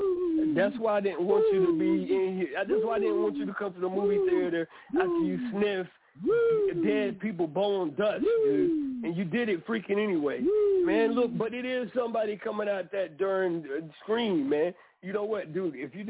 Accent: North Carolina, United States; I said, I'm from the North Carolinas.

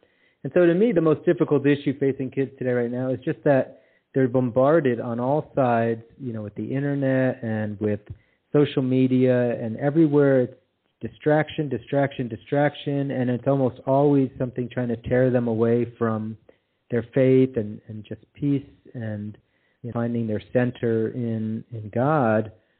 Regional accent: West Paterson, New Jersey, United States; now in Texas, United States; I grew up in West Paterson, New Jersey.

